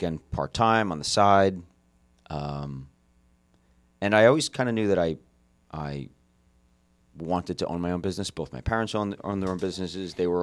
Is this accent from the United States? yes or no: yes; Wyckoff, New Jersey, United States; I grew up in Bergen County. I was born and raised in Wyckoff. I went to Don Bosco Prep.